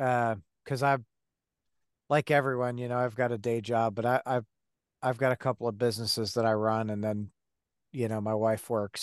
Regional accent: Detroit, Michigan, United States; So I grew up in Detroit, and we used to go over to London.

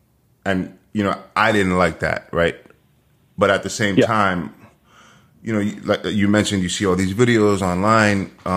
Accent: New York City, New York, United States; And so growing up in New York, right? Growing up in the inner city, I didn't grow up poor or anything like that, but you know, the poor neighborhoods in Manhattan

